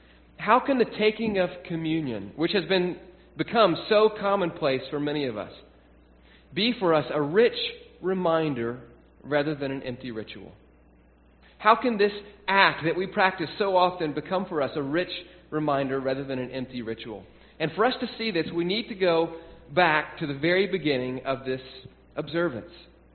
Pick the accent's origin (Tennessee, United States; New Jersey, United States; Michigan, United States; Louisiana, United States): Tennessee, United States; where I grew up in Tennessee, especially in the Baptist churches